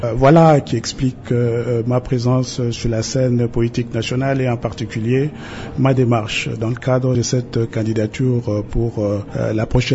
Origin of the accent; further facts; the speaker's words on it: DR Congo; chez nous en République démocratique du Congo